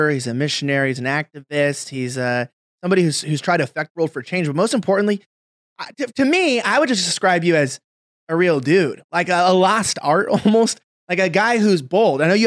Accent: Los Angeles, California, United States; And one day, because I'm from Los Angeles, it was just like, hey, by the way, you guys can't meet together to serve God.

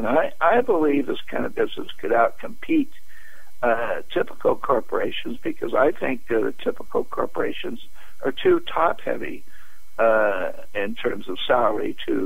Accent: California, United States; look at California, where I, as a Californian, voted, and the votes didn't matter

